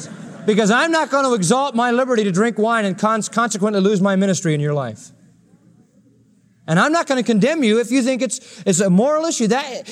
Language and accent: English; Philadelphia, Pennsylvania, United States; I was raised in Philadelphia as a little kid and Sunday was absolutely sacrosanct.